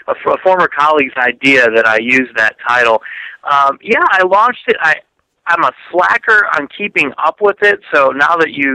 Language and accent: English; Indiana, United States; I'm from Lake County, and I grew up watching Chicago news.